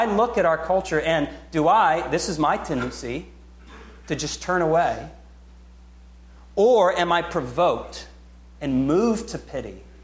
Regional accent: Oklahoma, United States; I grew up in Oklahoma. I've seen fanaticism with football.

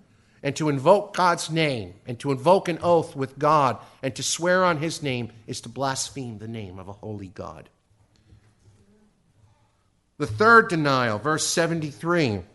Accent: New York, United States; accent: New York; I tell you, no matter where I go in this country, everybody knows I'm from New York. I can't seem to conceal that no matter where I go.

